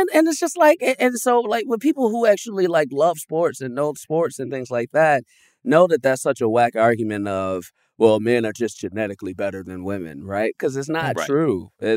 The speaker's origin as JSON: {"language": "English", "town": "Chicago", "region": "Illinois", "country": "United States", "tie": "born or raised there", "said": "I grew up in Chicago."}